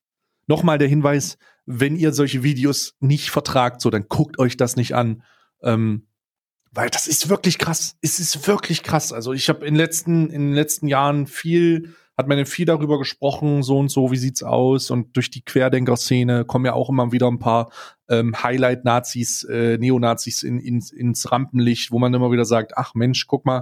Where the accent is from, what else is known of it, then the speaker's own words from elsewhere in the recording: East Germany, Germany; als Bewohner oder Mitglied der Gemeinschaft da oder der als Ostdeutscher selber